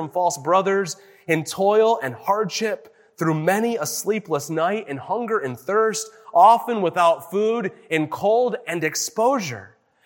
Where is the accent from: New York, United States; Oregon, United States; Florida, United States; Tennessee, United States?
Tennessee, United States; Knoxville; born there; I was born in Knoxville, Tennessee. I still bleed orange